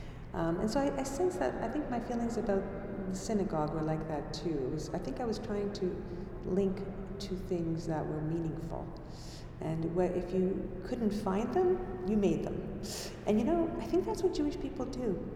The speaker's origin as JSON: {"language": "English", "town": "Glace Bay", "region": "Nova Scotia", "country": "Canada", "tie": "born or raised there", "said": "physical sensations of growing up in Glace Bay in the early days"}